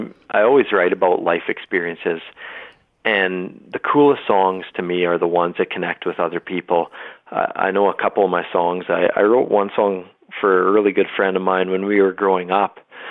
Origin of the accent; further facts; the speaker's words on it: Saskatchewan, Canada; I grew up in Canada, in a province of Saskatchewan. It's right in the middle of Canada. And basically grew up there on a farm. I was raised near a small town that had about 300 people who lived in it.